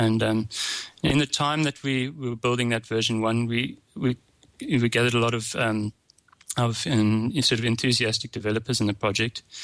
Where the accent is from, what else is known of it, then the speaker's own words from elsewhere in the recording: South Africa; accent: South African; It's my South African accent.